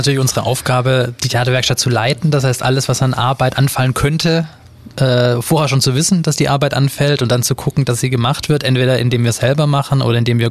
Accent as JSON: {"language": "German", "town": "Neu-Ulm", "region": "Bavaria", "country": "Germany", "said": "ich komme aus Neu-Ulm"}